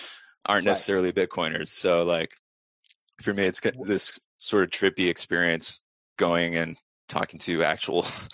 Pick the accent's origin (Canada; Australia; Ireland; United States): United States; Laguna Hills, California; Believe it or not, I grew up in Orange County. I lived there in Laguna Hills for a long time.